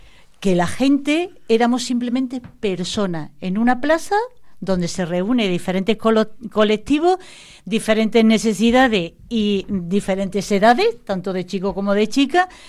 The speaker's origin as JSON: {"language": "Spanish", "town": "Seville", "region": "Andalusia", "country": "Spain", "said": "yo que soy de Sevilla"}